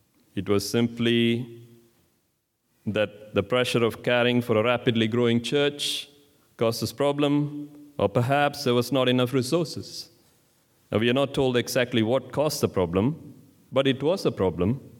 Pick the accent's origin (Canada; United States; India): India; So yeah, growing up in India